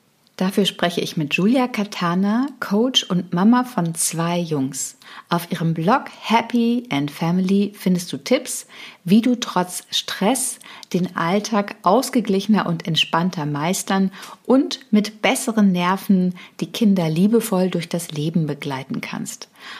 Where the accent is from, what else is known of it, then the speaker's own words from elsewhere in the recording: Berlin, Germany; Also ich bin ja Berlinerin, in Berlin aufgewachsen